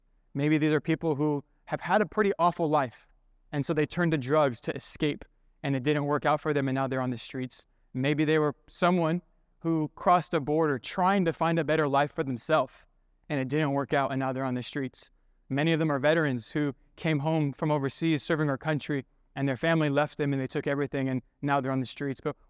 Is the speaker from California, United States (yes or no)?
yes; California, United States; And I understand it. I'm from California. It's the politics are crazy.